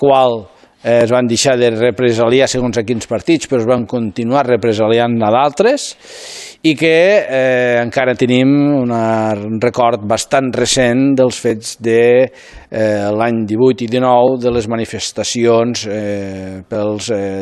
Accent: Roquetes, Catalonia, Spain; Que tots ens coneixem, tota la gent que som de Roquetes, pel mal nom, més que no pas pels cognoms.

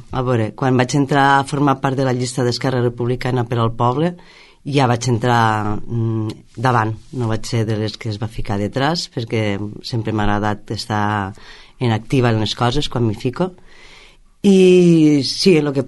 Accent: Amposta, Catalonia, Spain; born there; now in Roquetes, Spain; Soc nascuda a Amposta, però, vamos, porto 30 anys aquí al poble i me considero ja roquetera.

